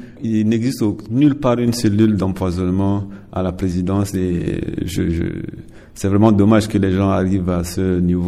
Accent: Central African Republic; Et en tant que centrafricain, je vois pas dans quelles conditions

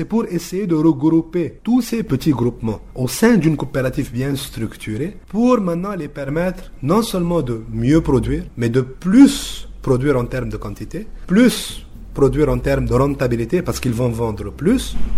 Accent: Central African Republic; ici chez nous en Centrafrique

